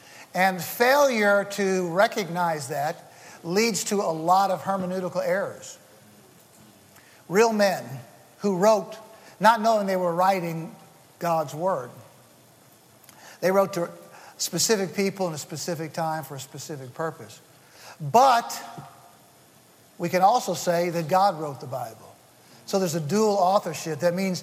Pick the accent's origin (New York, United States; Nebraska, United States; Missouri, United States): Missouri, United States; St. Louis; I remember I was at visiting my hometown is the city of St. Louis, which is in the Midwestern part of the United States